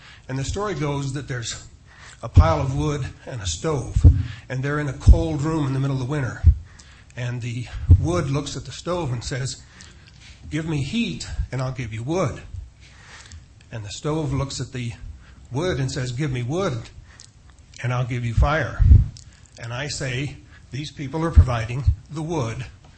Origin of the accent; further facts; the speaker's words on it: Golden, Colorado, United States; I'm actually from Golden, Colorado.